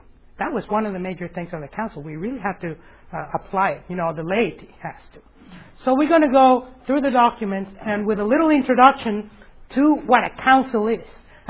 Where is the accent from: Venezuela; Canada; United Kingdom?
Venezuela; also born or lived in Miami, United States; now in Acworth, United States; I was born in Miami and then grew up in Venezuela, in South America, top north of South America, next to the Caribbean Sea. So, yeah, then I came back to the U.S. in 91. And then from 91 till 2001, I lived here in Ackworth, Georgia.